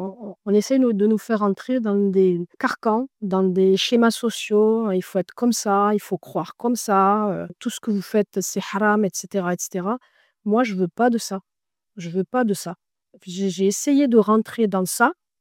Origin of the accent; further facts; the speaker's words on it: Albi, Occitanie, France; moi, je venais d'une petite ville d'Albi.